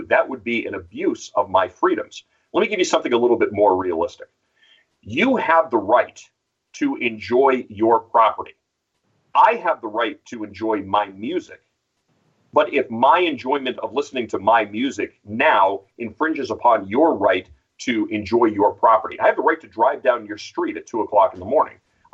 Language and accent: English; United States; It's my right as an American, and I choose to exercise that right.